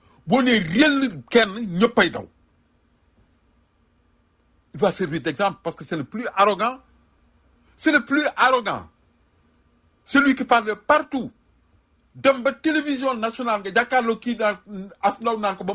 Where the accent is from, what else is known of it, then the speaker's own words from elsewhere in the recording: Thiès, Senegal; je suis de Thiès